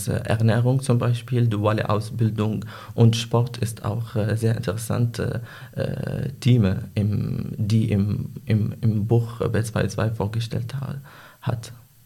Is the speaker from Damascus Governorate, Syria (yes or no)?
yes; Damascus, Damascus Governorate, Syria; German is a second language; now in Bochum, Germany; Ich komme aus Syrien, Damaskus. Ich bin Doktorand im Bereich Stadtplanung am Geographischen Institut an der Ruhr-Universität Bochum.